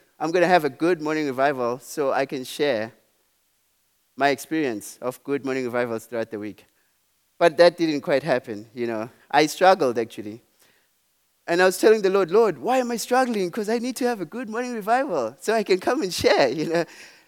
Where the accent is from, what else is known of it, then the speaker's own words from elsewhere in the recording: Eswatini; now in Norman, United States; I live in Norman right now, but I'm originally from Swaziland, Southern Africa.